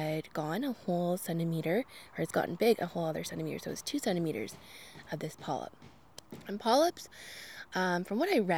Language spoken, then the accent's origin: English; Guelph, Ontario, Canada; I'm originally from Guelph, so that was kind of nice to have someone there closer to, I guess, my mom essentially